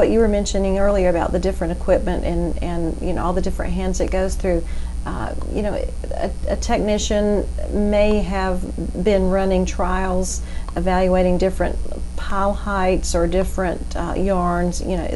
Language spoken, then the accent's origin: English; Dalton, Georgia, United States; You know, I grew up in Dalton, Georgia